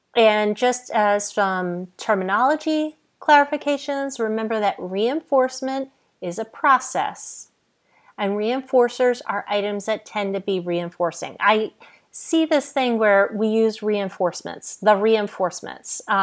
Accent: Northeast, United States; I'm from the Northeast, I talk very, very fast, and sometimes my accent gets in the way

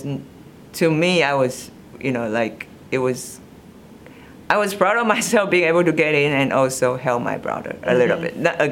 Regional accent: Taiwan; English is a second language; now in United States; So I really didn't grow up in the United States, right? I grew up in Taiwan, so it was a very different educational system.

